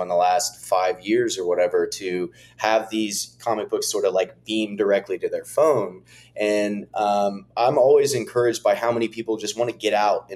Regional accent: Fort Worth, Texas, United States; So I'm originally from Fort Worth, Texas.

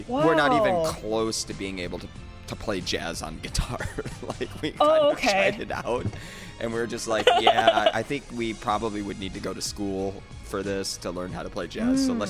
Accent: Midwest, United States; So we grew up playing, like, pop punk or alternative, you know, growing up in the Midwest and whatnot.

